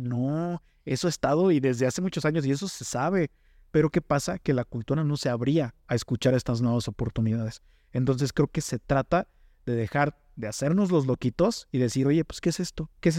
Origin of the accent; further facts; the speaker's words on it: Mexico; en las que nosotros como mexicanos, nos hemos encontrado siempre con un cállate